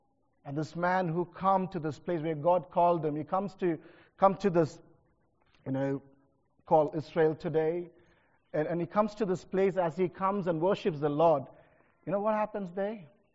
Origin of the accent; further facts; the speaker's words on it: India; because I come from India